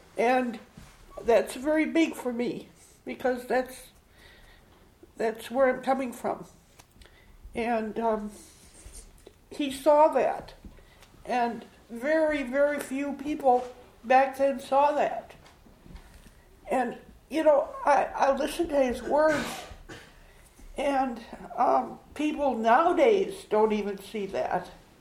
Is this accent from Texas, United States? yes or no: yes; Richardson, Texas, United States; I'm from Richardson.